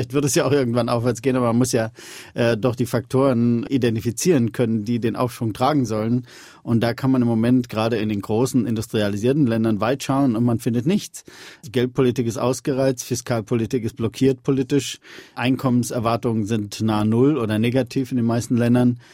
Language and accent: German; Germany; aus meinem Heimatland Deutschland in Richtung Süden